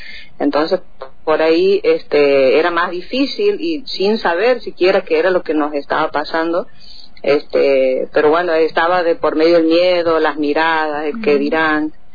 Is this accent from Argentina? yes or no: yes; Brea Pozo, Santiago del Estero, Argentina; casi 80 kilómetros de Santiago capital, más yendo para el sur de la capital de Santiago. Mi pueblo se llama Breaposo, dentro del departamento San Martín. Y así como te decía, aquí nos conocemos todos